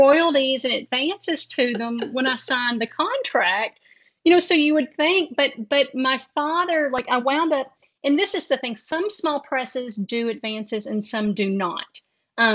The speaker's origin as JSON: {"language": "English", "town": "Sinking Fork", "region": "Kentucky", "country": "United States", "said": "I'm originally from Sinking Fork, Kentucky, which is a very rural. You know, very very rural. Like, we don't even have a post office anymore."}